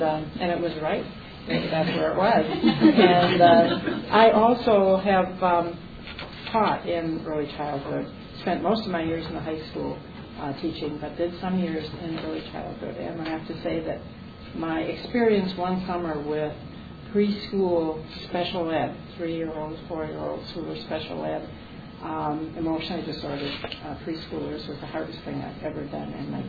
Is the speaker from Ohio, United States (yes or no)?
no; Benson, Minnesota, United States; I grew up in Benson, Minnesota, which has been alluded to by the governor as a very progressive small town out by Wilmer in the western part of the state.